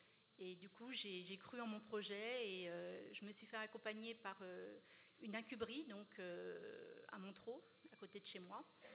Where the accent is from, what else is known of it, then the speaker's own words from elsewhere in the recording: Moret-sur-Loing, Île-de-France, France; born there; je suis née à Moret-sur-Loing en Seine-et-Marne